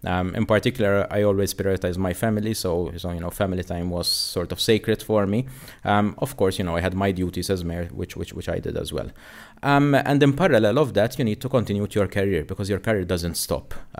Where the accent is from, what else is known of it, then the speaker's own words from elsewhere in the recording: Valletta, Malta; And I'm from Valletta, you know, so you know, giving something back to the city.